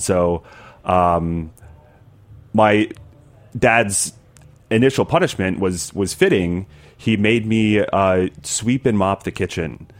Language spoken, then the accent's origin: English; Tennessee, United States; I grew up in Tennessee, and so it felt like a rite of passage.